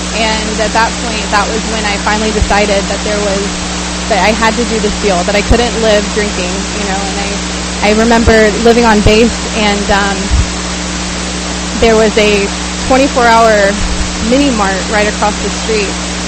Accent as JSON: {"language": "English", "region": "South Carolina", "country": "United States", "lives_now": "San Diego, United States", "said": "And I got sober, and I'm from South Carolina, and I got sober back on the East Coast"}